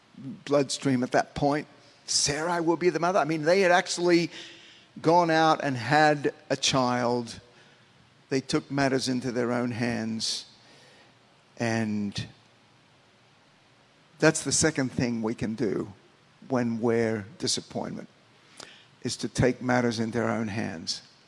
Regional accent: Australia; moved away as an adult; now in United States; when I came over from Australia to this country, I met a girl here in California.

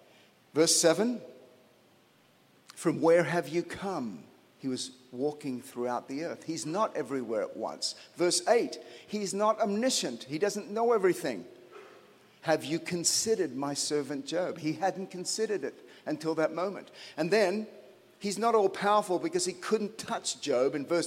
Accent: Australia; In my home country of Australia, there is a wounded spirit.

